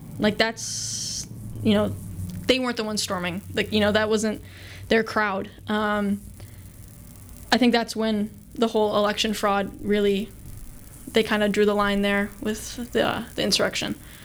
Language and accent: English; Alexandria, Virginia, United States; born there; I mean, I was born in Washington, D.C., or Alexandria, Virginia, right outside of Washington, D.C.